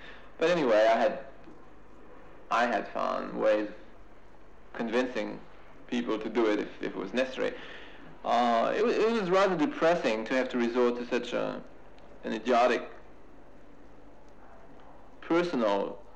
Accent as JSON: {"language": "English", "country": "Algeria", "tie": "born or raised there", "said": "I was born in Algeria 28 years ago. I was born in an upper middle class family."}